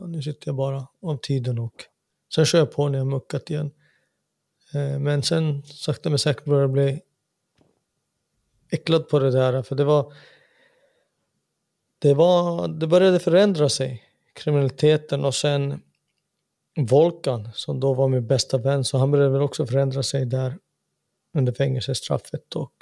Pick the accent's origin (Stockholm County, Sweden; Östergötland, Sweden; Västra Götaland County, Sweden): Stockholm County, Sweden; Jordbro; Vi var barndomsvänner från Jordbro.